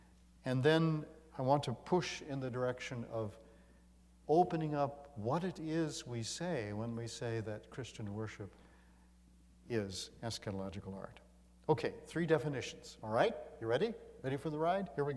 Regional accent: Atlanta, Georgia, United States; I'm from Atlanta. I'm used to someone answering me.

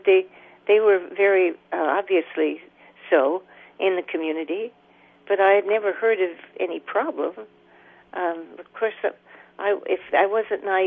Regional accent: Juneau, Alaska, United States; I grew up here in Juneau, and then traveled, and then when I came back to Juneau, I met this cute guy and got married and had a family.

